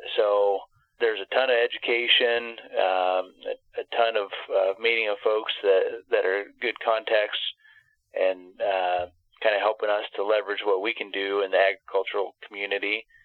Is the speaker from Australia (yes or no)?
no; Palisade, Colorado, United States; I'm from Western Colorado. I actually born and raised in Palisades. So I'm back home now. I lived in Montrose for a time. So I'm kind of a Western Colorado guy.